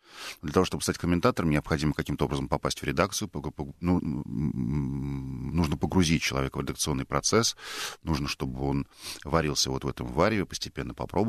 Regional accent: Balashikha, Moscow Oblast, Russia; now in Moscow, Russia; мама живет в моем родном городе, в Балашихе, а я живу в Москве

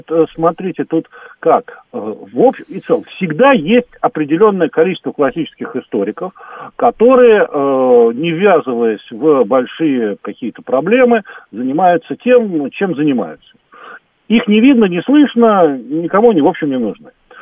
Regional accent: Russia; moved away; Хотя у меня там есть какие-то польские корни, но тем не менее, все-таки я как бы из России приехал, да.

